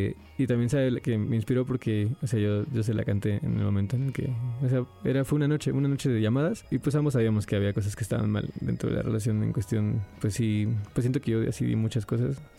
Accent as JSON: {"language": "Spanish", "region": "Veracruz", "country": "Mexico", "tie": "born or raised there", "said": "Pues yo de chico viví en Veracruz"}